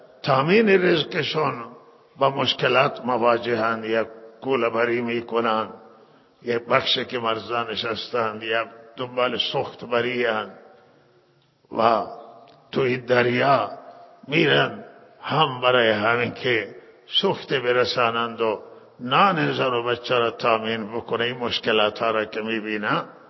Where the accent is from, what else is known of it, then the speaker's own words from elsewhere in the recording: Iran; همه ما شهروند ایرانی هستیم،